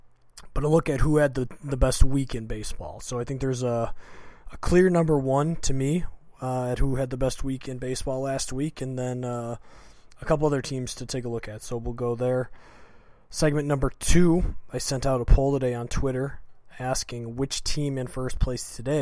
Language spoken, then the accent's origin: English; Illinois, United States; now in Arizona, United States; I live in Arizona, but I am home in my hometown in Illinois for my annual summer trip